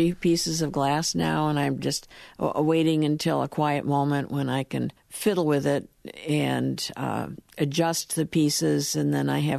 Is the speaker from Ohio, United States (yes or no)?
yes; Cleveland Heights, Ohio, United States; I grew up in Cleveland, yes, Cleveland Heights.